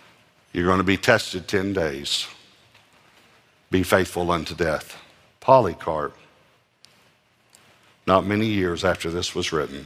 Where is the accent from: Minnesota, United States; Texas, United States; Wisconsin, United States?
Texas, United States; When I grew up in East Texas